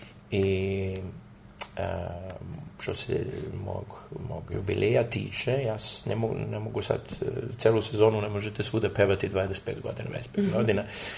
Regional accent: Belgrade, Serbia; born there; also born or lived in Germany; ali sam rođen u Beogradu i mora se uvek napisati da sam možda nemački tenor sa srpskog porekla.

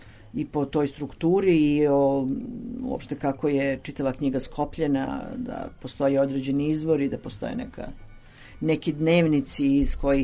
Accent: Serbia; Uopšte, to je ta večna tema kod nas u Srbiji, da li je moglo da bude drugačije

